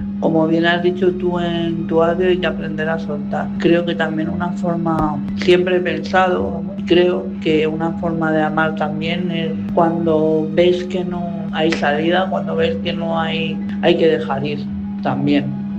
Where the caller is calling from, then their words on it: Madrid, Community of Madrid, Spain; de Madrid.